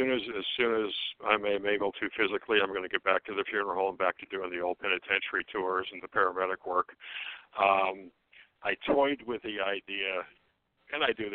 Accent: Hammond, Indiana, United States; I grew up in Hammond, Indiana, which is about 20 minutes from Gary, Indiana.

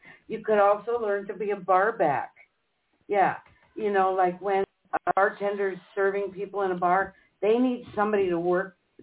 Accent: Duluth, Minnesota, United States; And you know that we're from Duluth.

